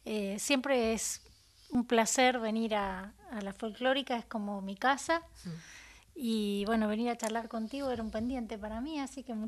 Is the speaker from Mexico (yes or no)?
no; Buenos Aires, Argentina; born there; also born or lived in Mar del Plata; Uf, vivía en muchos barrios, pero a ver, yo nací en Floresta.